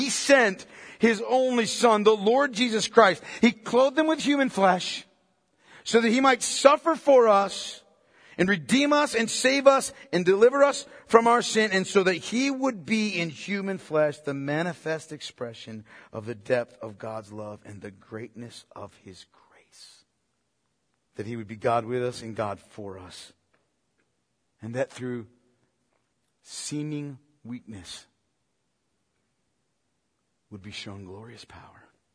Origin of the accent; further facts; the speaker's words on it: Pennsylvania, United States; I grew up in Pennsylvania, all right, in a farm town, and there were no shortage of bulls around, right?